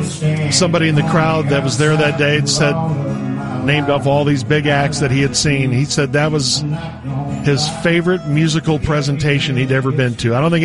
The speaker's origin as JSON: {"language": "English", "town": "Bartonville", "country": "United States", "tie": "born or raised there", "said": "he was nice enough to come down to my hometown of Bartonville, and we played the Bartonville store"}